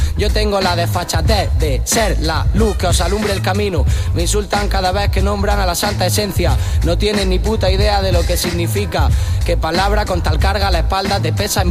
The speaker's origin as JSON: {"language": "Spanish", "town": "Almería", "region": "Andalusia", "country": "Spain", "tie": "born or raised there", "said": "pero yo soy de Los Ángeles. Y nací."}